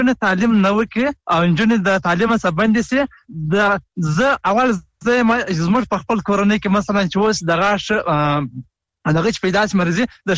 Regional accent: Helmand, Afghanistan; د هلمند ولایت نه.

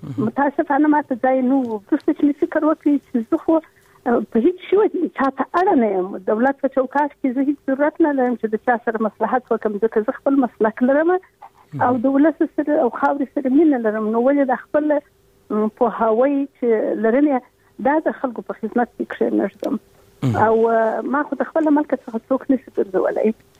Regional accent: Afghanistan

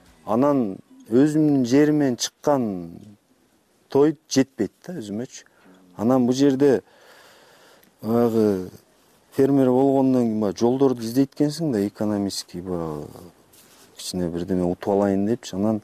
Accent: Chuy Region, Kyrgyzstan; бизде техника жетиштүү менин айылымда. Чүйдө.

